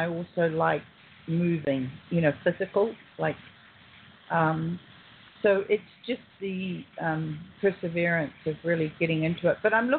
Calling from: California, United States; And I'm calling from the San Bernardino Mountains.

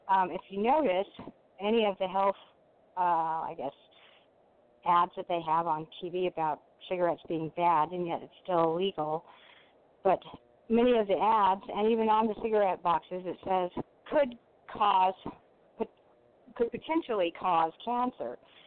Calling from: California, United States; Hello, I'm calling from California, Southern California, actually

